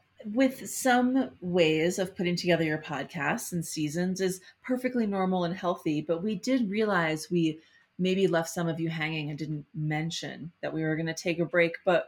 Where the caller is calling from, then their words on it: Denver, Colorado, United States; on Cheyenne, Ute, and Arapaho land in the sunny Front Range of the Rocky Mountains in Denver, Colorado.